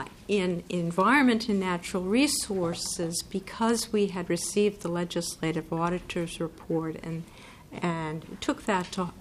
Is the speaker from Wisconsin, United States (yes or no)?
no; Minneapolis, Minnesota, United States; I'm from Minneapolis. Southern part of Minneapolis.